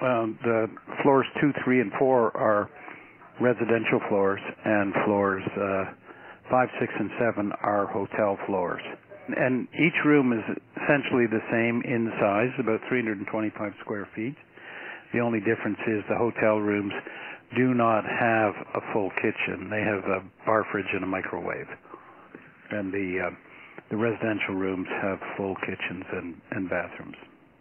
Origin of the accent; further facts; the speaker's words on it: Montreal, Quebec, Canada; moved away as an adult; now in Vancouver, Canada; I was born in Montreal and grew up there, left in my 20s, so have been in Vancouver for 40 years.